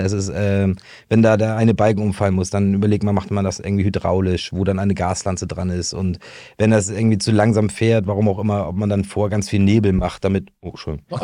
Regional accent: Sülfeld, Schleswig-Holstein, Germany; Ich bin Hamburger, genau, und in Sülfeld aufgewachsen. Das ist, ja, sag ich mal, zwischen Hamburg und Bad Segeberg.

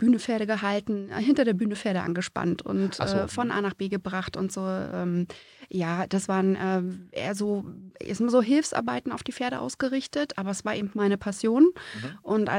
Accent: Brandenburg an der Havel, Brandenburg, Germany; born there; also born or lived in Rügen; Ich bin gebürtige Brandenburgerin. Aha. Also in Brandenburg an der Havel geboren, aber ich komme aus einer Militärfamilie und dementsprechend gab es viel Fluktuation, viele Umzüge, bis man dann 86 dann doch auf der Insel gelandet ist.

